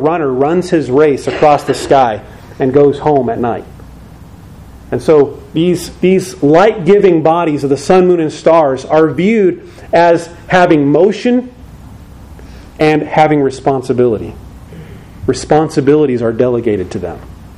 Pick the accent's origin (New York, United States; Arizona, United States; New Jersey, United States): Arizona, United States; Phoenix; That's pretty warm. I'm from Phoenix, Arizona. 27 million is hot.